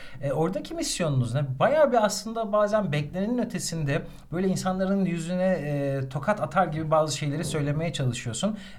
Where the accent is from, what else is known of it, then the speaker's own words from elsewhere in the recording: Ankara, Turkey; Mesela ben düşünsene Ankara'nın Bağlağı'sında, orada büyümedim ama Ankara Bağlağı'lıyım.